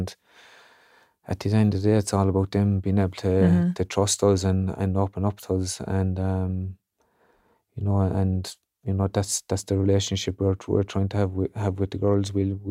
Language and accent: English; Moyross, Munster, Ireland; spoke about growing up in Moyross